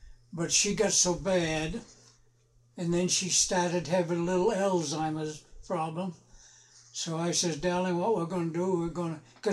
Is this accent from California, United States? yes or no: no; Maine, United States; I come from Maine. Mm-hmm. Always hunted and fished.